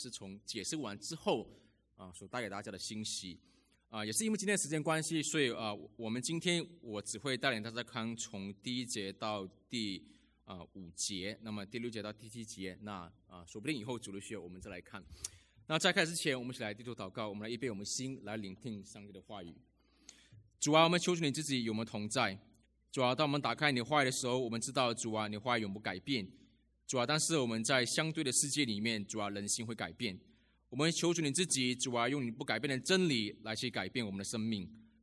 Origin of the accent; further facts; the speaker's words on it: Malaysia; 我出生在马来西亚我自小就是一个在多元文化背景长大的孩子当我出生长大的时候在我的身边里面不但只有华人，有马来人，有印尼人，有菲律宾人，还有土著